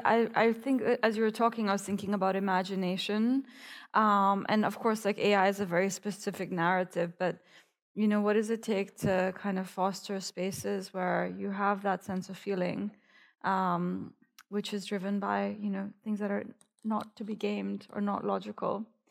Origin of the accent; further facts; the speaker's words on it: Pakistan; I'm from Pakistan.